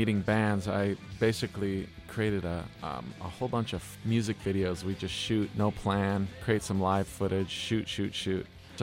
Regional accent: Wisconsin, United States; I grew up in Wisconsin on a farm. Didn't really learn much about the music scene until I moved to Minneapolis.

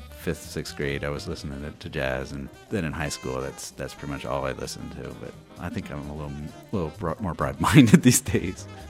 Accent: Wilmington, Delaware, United States; I grew up in Wilmington, Delaware. Sounds exotic when I say it, but it's really not. But it was very suburban.

